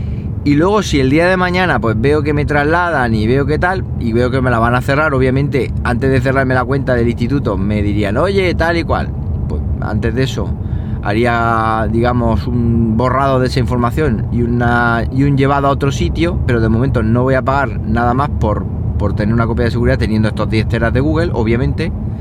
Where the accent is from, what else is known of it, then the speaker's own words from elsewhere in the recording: Linares, Andalusia, Spain; me trasladen a Linares, porque obviamente mi deseo es volver a mi tierra a trabajar ahí, es decir, a estar lo más cerquita posible de casa.